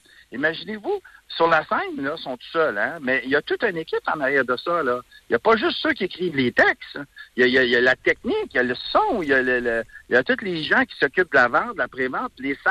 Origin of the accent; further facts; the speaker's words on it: Gatineau, Quebec, Canada; Moi, je suis de Gatineau.